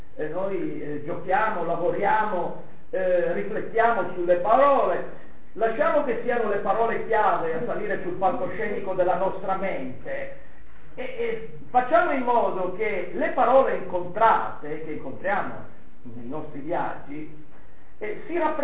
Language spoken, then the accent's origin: Italian; Liguria, Italy; poi sono ligure, non posso buttare qualcosa.